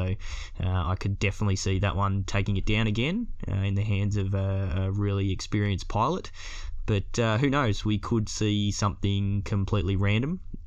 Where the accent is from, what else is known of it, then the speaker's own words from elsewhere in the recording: Melbourne, Victoria, Australia; Yeah, like we said, we're coming from Melbourne, Australia.